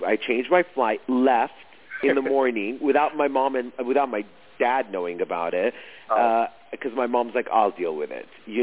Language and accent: English; London, United Kingdom; born there; my mom and I, although I was born in London and had been to Europe a lot, we had never done the sightseeing thing.